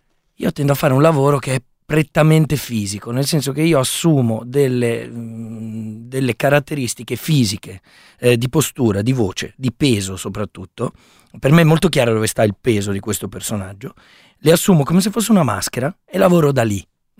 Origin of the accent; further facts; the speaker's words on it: Milan, Lombardy, Italy; io non sono bosniaco, io sono milanese, sono della Barona.